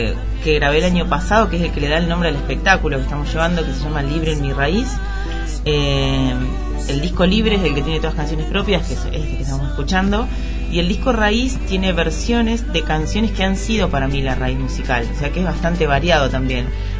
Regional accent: Guatimosín, Córdoba, Argentina; moved away as an adult; habla de mi pueblo, de Guatimosín. Yo nací en la provincia de Córdoba, en un pueblito de 3.000 habitantes, y hasta los 18 años que no me fui a vivir a Rosario

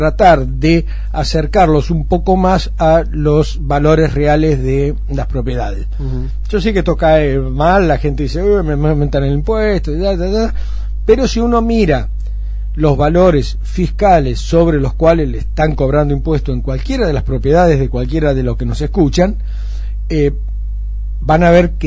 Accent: Argentina; fíjate vos lo que somos los argentinos

